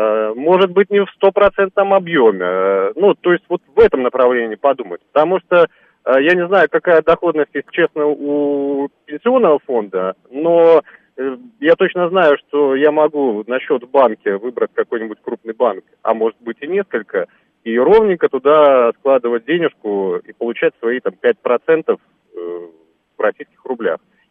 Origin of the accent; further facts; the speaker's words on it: Belarus; moved away as an adult; now in Moscow, Russia; Я вообще белорус там, и 15 лет рабочего стажа имею в Беларуси. Сейчас уже долгое время в Москве проживаю.